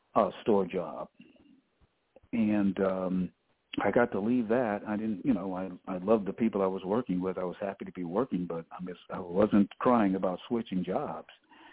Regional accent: Cleveland, Ohio, United States; And ironically, growing up in Cleveland, my family knew radio personalities

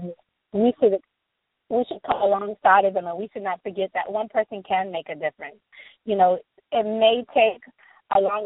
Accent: United States; I enjoy being an American. I love being American.

